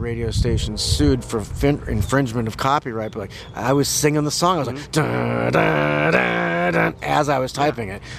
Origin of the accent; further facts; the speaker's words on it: St. Louis, Missouri, United States; And look, we're both from St. Louis. We understand the passion of the fans, no question about it.